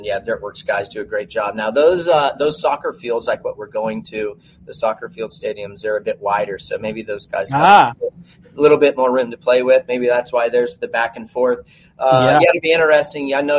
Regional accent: Florida, United States; Looking forward to getting that started in my home state of Florida.

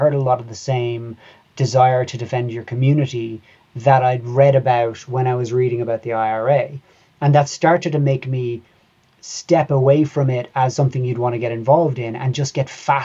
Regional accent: Cork, Munster, Ireland; I'm probably the last generation of Irish people that grew up with bombings on the news every day. To be clear as well, I grew up in Cork, which is the other end of the country, to where the conflict was primarily taking place.

